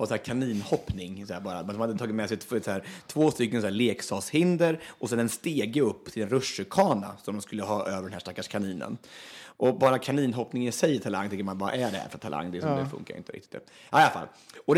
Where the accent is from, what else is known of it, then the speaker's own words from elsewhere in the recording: Östansjö, Örebro County, Sweden; Ja, alltså jag kommer från Östansjö egentligen, det ligger utanför Hallsberg en mil ungefär.